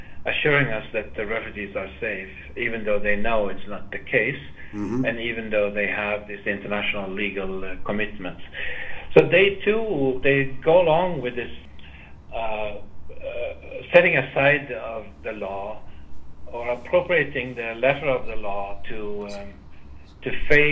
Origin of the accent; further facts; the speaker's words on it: Sweden; I'm from Sweden